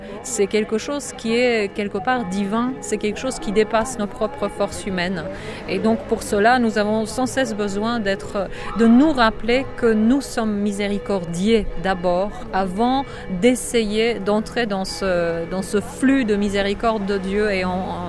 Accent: Poland; French is a second language; moi en tant que Polonaise

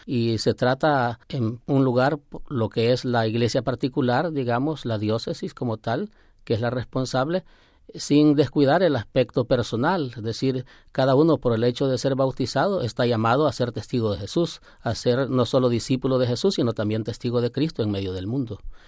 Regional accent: Santa Ana, El Salvador; Soy sacerdote diocesano. Procedo del Pulgarcito de América, El Salvador, en una diócesis que está lindando con la arquidiócesis en el occidente del país, bajo el título de Santa Ana.

